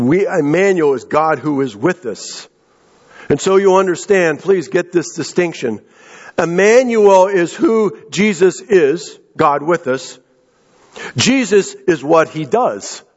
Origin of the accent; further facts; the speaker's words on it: United States; That is who I am as an American